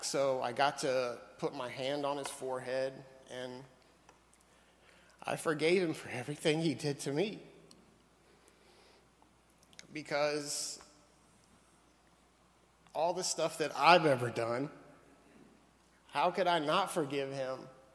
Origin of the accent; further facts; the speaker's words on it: North Carolina, United States; moved away as an adult; I'm 49 years old. Born and raised in North Carolina. My wife and I moved up here in 2003.